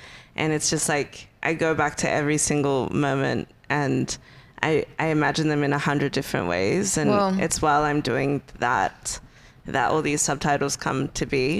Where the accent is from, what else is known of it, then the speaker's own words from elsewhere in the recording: Australia; I think growing up in Australia and having been bullied by so many white kids saying that I was a dirty Arab